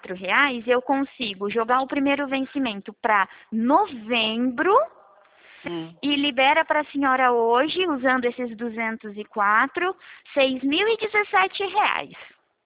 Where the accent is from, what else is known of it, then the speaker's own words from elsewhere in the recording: Araçatuba, São Paulo, Brazil; eu sou daqui de Araçatuba também